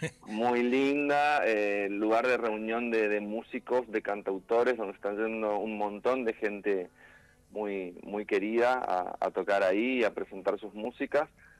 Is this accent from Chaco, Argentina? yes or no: yes; Resistencia, Chaco, Argentina; Empecé tocando folclore en mi casa. Yo soy de Resistencia, Chaco, como decías.